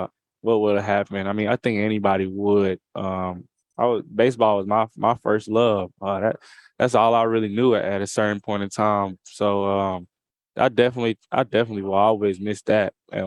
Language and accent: English; Atlanta, Georgia, United States; But here in SEC Media Day in my hometown, representing football